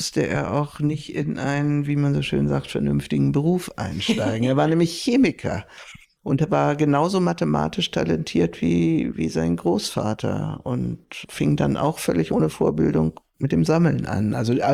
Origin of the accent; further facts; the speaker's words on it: Hamburg, Germany; ich bin aufgewachsen in Hamburg. Genau, und da hatten meine Eltern dann ein Haus gekauft, da war ich, glaube ich, 6 Jahre alt